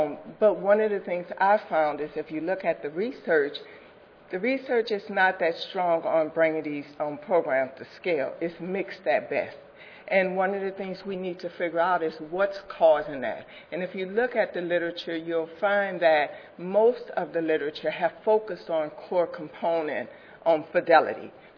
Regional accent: the South, United States; I'm not going to talk as fast. I'm from the South, so bear with me, but I'll get my 15 minutes.

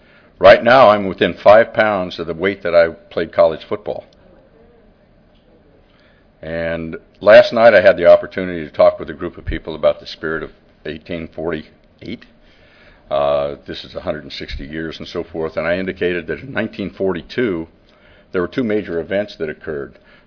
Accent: Las Cruces, New Mexico, United States; I'm from Las Cruces, New Mexico.

